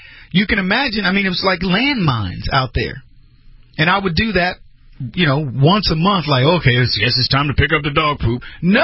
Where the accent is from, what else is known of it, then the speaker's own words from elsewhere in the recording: San Antonio, Texas, United States; growing up in the neighborhood where I grew up on Hay Street in San Antonio, Texas, there were many people that I don't want to live by.